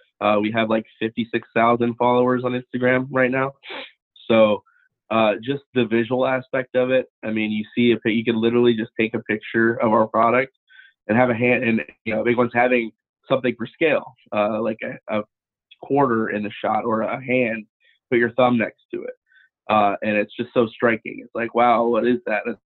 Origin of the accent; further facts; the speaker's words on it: Orlando, Florida, United States; I still live in Orlando, born and raised in Orlando. I don't know anything else.